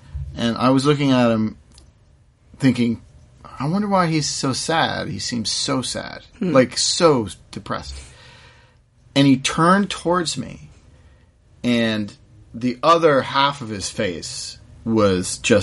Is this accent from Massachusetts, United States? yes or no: yes; Massachusetts, United States; Massachusetts.